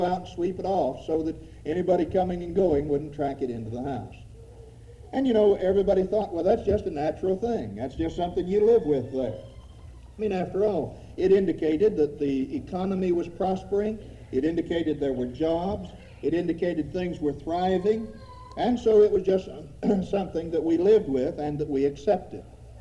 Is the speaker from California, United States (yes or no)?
no; West Virginia, United States; also born or lived in Ohio River; I grew up on the Ohio River, living on both sides for a while, though born in West Virginia and living there most of my life.